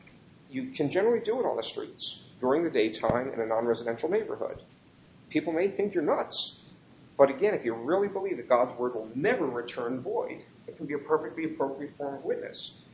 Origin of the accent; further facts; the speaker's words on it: Philadelphia, Pennsylvania, United States; Having been born and raised in Philadelphia, I believe everything they say about Philadelphia cops.